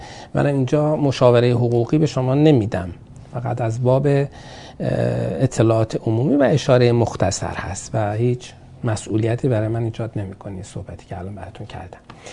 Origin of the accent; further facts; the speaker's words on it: Iran; چون من وکیل ایرانی هستم